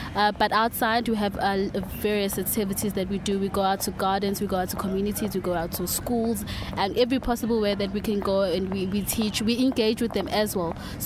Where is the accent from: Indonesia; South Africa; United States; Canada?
South Africa; and I'm from South Africa.